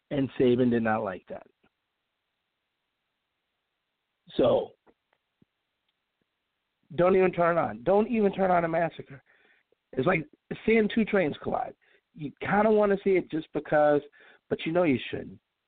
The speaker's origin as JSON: {"language": "English", "town": "Chicago", "region": "Illinois", "country": "United States", "said": "I'm originally from Chicago."}